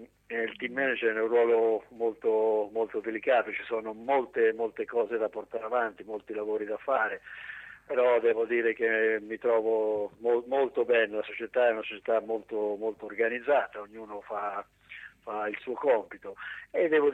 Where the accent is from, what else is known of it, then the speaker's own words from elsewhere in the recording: Porto Recanati, Marche, Italy; also born or lived in Parma / Catania; Sono partito dal paese, da Porto Recanati, sono stato 3 anni a Parma, dove ho fatto 2 campionati di Serie B, nel quale a 19 anni ho totalizzato 50 presenze, e un campionato di Serie C. E poi l'avventura a Catania, dove ho passato, devo dire, 9 anni meravigliosi